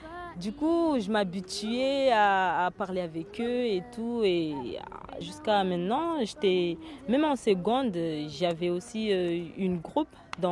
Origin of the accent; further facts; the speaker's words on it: Mayotte; first language Shimaore; on est habitué à parler le chimaoré. C'est une langue maternelle pour nous.